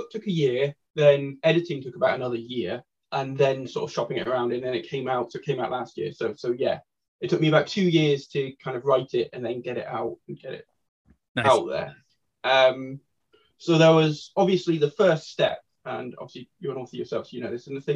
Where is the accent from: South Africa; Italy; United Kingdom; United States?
United Kingdom; And because I'm a British writer myself